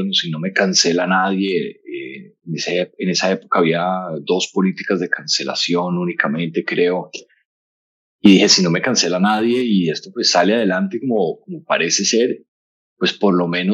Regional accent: Colombia; un estudio en Bogotá donde estaba viviendo. Yo soy colombiano.

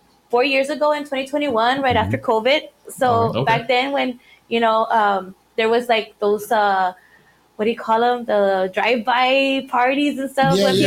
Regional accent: Edinburg, Texas, United States; I am born and raised in Edinburgh, Texas.

